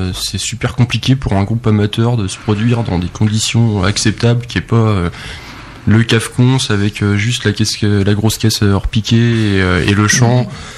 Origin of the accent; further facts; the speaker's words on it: Laval, Pays de la Loire, France; À la base, en fait, on est tous de Laval, de Villiers-Charlemagne, du coin, en fait.